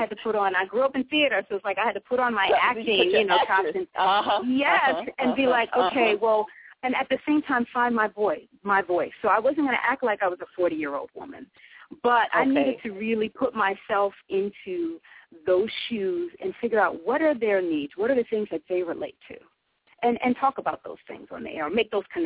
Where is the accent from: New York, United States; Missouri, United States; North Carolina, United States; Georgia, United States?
New York, United States; I mean, I grew up in Harlem. I was one of these kids that, you know, was smart and got scholarships to different places